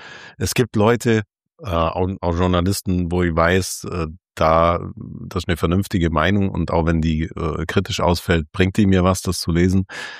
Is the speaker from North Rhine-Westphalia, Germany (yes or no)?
no; Baden-Württemberg, Germany; Und ich bin Schwabe, ja.